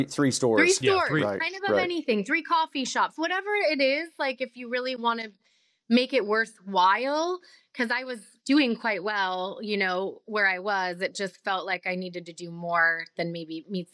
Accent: Northwest, United States; also born or lived in Atlanta; So I am born and raised in the Northwest.

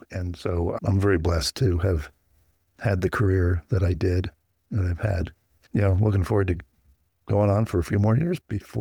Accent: Colonia, New Jersey, United States; Well, I grew up in central New Jersey in a little town called Colonia. Suburban, single family homes

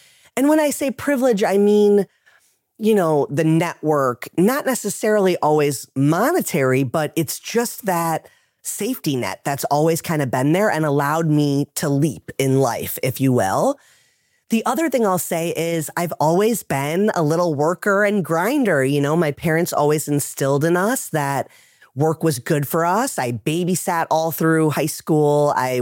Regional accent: Wisconsin, United States; I'm a Midwest millennial. I grew up in Wisconsin.

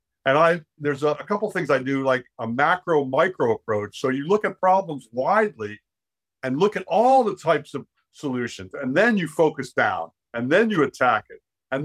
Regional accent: Miami, Florida, United States; now in Hawaii, United States; And, you know, I've been in Hawaii now 40 years. I'm a surfer. So it was the obvious place after growing up in Miami.

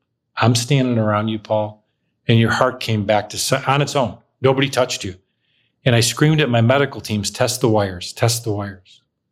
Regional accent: Tucson, Arizona, United States; And remember, I'm from Tucson. We're strangers in Phoenix.

